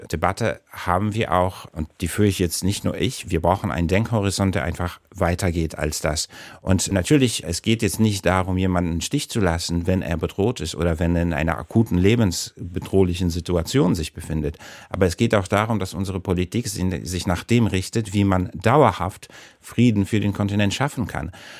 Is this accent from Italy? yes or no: no; Warsaw, Masovian Voivodeship, Poland; born there; ich komme aus Mittel- oder Osteuropa, also ich bin in Warschau geboren